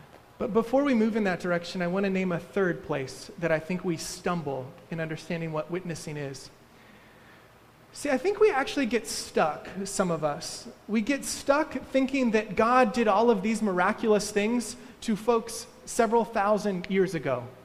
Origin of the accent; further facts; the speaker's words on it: Texas, United States; And I grew up in Texas.